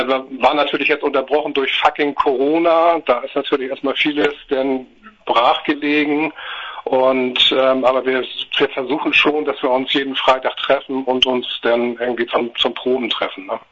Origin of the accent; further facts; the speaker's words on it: Hamburg, Germany; Ich komme ursprünglich aus Hamburg.